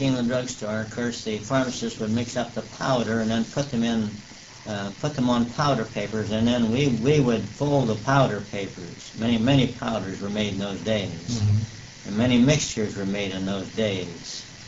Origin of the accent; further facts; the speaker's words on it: Alliance, United States; born there; I was born at a little house near Harrison and Union. Of course, Harrison Street wasn't put through in those days.